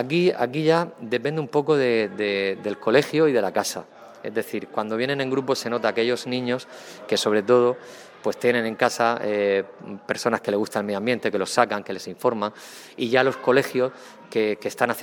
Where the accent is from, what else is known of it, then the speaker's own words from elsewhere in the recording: Region of Murcia, Spain; vivimos en el litoral, es decir, que somos de Cartagena, Los Alcázares, San Pedro, San Javier